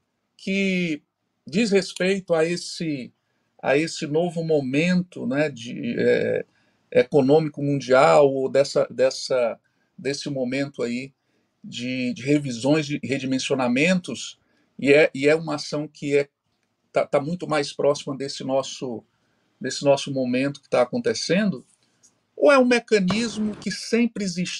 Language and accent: Portuguese; Fortaleza, Ceará, Brazil; Sou do Ceará, terra da luz, Fortaleza, terra da luz.